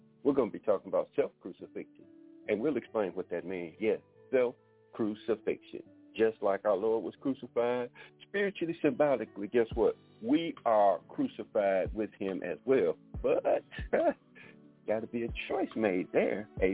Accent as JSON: {"language": "English", "town": "Detroit", "region": "Michigan", "country": "United States", "tie": "born or raised there", "also_born_or_lived": "Pine Bluff", "said": "Y'all know, I grew up in Detroit, yes. But this is my birthplace that I had to come back"}